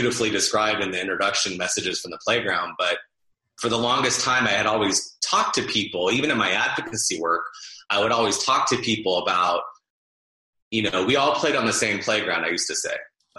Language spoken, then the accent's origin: English; Arizona, United States; now in Los Angeles, United States; And then that actually brought me out to, I'm from Arizona, and that brought me out to Los Angeles to work for GLAAD